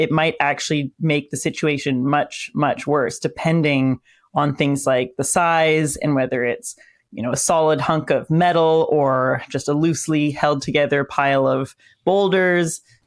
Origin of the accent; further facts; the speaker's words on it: Canada; I'm Canadian. I just think in meters and kilometers